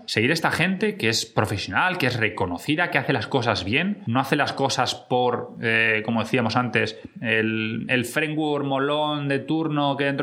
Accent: Spain; Nosotros somos de España, para la gente que nos oye desde Latinoamérica

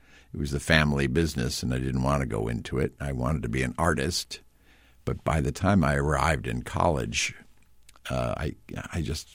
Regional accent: Cleveland, Ohio, United States; which has survived as the Great Lakes Theater Festival in Cleveland. So I grew up awash in Shakespeare, I and my siblings.

